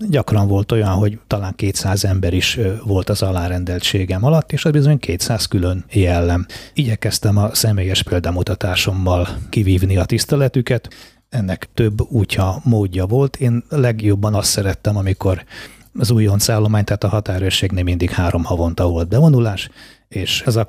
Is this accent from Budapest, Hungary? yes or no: yes; Budapest, Hungary; moved away as an adult; now in Kiskunhalas, Hungary; Én Pesten nevelkedtem, ott tanultam, és azt követően 1987-ben, amikor befejeztem a katonai főiskolát, akkor itt kaptam meg az első állásomat. Gyakorlatilag én 1987-tól vagyok, élek itt Halason.